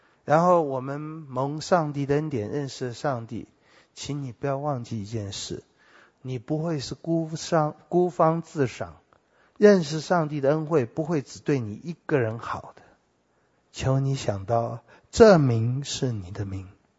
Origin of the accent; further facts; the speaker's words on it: Taiwan; 你看我们台湾人拼命想要买股票